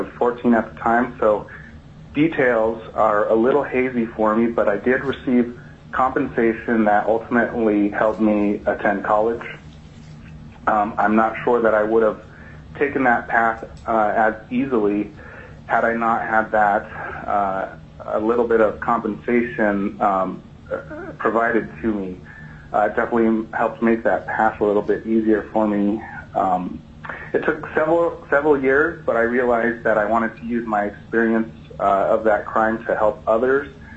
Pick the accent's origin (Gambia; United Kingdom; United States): United States; Fairbanks, Alaska; I am born and raised in Fairbanks.